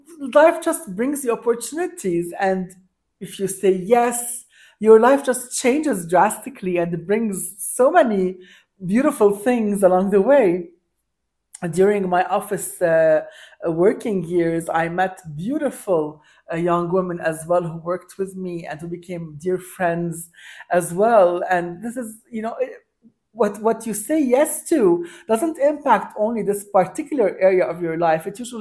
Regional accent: Lebanon; he's like, where are you from? I'm from Lebanon, yada, yada.

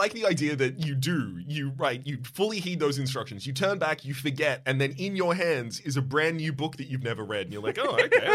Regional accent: Australia; I'm Australian.

